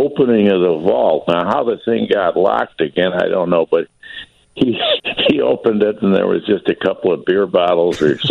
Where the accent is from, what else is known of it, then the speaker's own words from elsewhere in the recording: Buffalo, New York, United States; now in Chicago, United States; I was from Buffalo, but I think all of these Great Lakes cities, Cleveland, Detroit, Buffalo, Chicago, we all kind of talk the same. So a lot of people used to say, they thought I was from Chicago, but I kind of adopted Chicago, but I still love Buffalo, too.